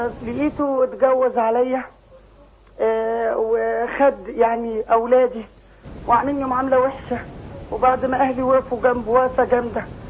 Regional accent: Faiyum, Faiyum Governorate, Egypt; أنا من الفيوم

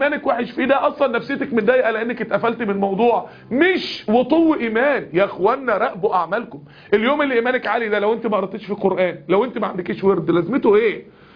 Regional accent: Kirkuk, Kirkuk Governorate, Iraq; احنا من كركوك جمهورية العراق

